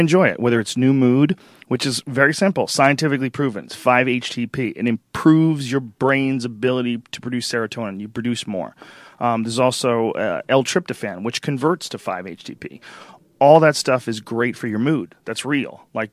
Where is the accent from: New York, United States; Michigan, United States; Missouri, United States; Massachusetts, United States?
Massachusetts, United States; Boston; I grew up in Boston and I know how to deal with the heat. I know how to deal with the cold, rather.